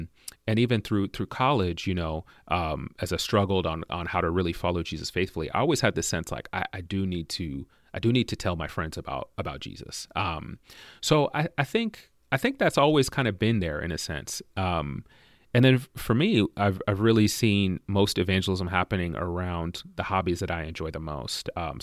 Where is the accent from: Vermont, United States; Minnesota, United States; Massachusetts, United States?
Massachusetts, United States; Lowell; also born or lived in Washington; I grew up splitting time between North Boston, Lowell, Massachusetts, and a North Seattle suburb